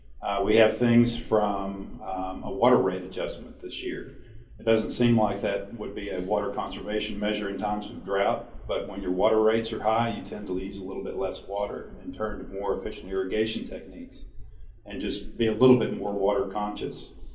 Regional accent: San Angelo, Texas, United States; now in Fredericksburg, United States; I've been in Fredericksburg for about a year now. I come from West Texas, a drought-stricken San Angelo in West Texas, so I can tell you a whole lot more about who I was than who I think I am now.

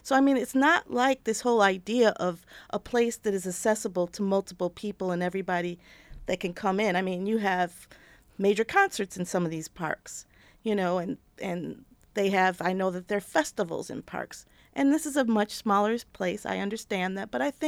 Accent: Detroit, Michigan, United States; I'm from Detroit. And there are two places in particular that I can think of, Hart Plaza. And Detroit has all kinds of problems. I don't think I'm saying differently, but growing up there, there was Belle Isle and Hart Plaza.

